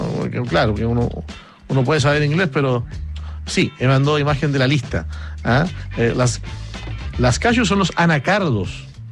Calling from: Temuco, Araucanía, Chile; de Temuco.

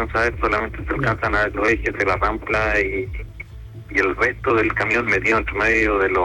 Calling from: Valparaíso, Chile

